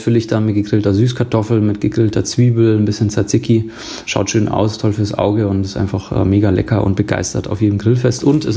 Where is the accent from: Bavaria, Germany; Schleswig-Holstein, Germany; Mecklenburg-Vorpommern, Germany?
Bavaria, Germany; bei uns in Bayern sagt man Kartoffelkäse.